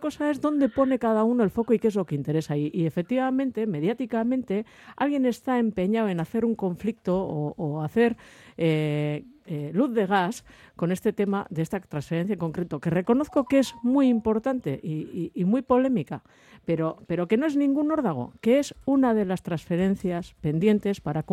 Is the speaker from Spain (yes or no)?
yes; Basque Country, Spain; que hasta donde yo sé es el único que ha reclamado pues que se ejecuten los derechos que nos asisten como vascos.